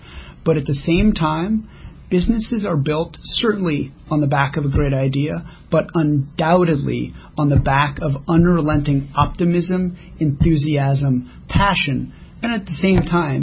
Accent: Cleveland, Ohio, United States; I was admitted to the hospital, my hometown of Cleveland, Ohio

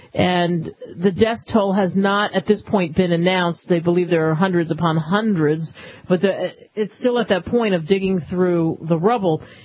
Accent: Northeast, United States; now in Dallas, United States; Oh, no. I grew up in the Northeast. I'm an Eagles fan.

